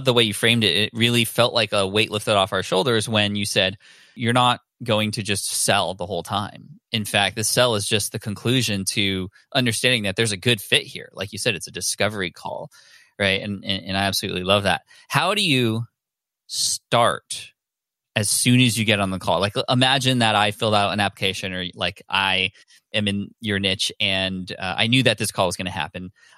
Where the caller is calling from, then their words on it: San Diego, California, United States; I'm in San Diego in my home office.